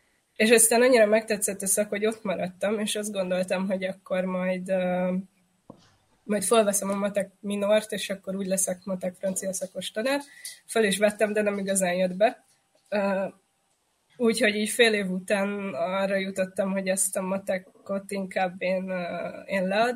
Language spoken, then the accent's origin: Hungarian; Budapest, Hungary; born there; now in Szeged, Hungary; Én Budapesten születtem, és...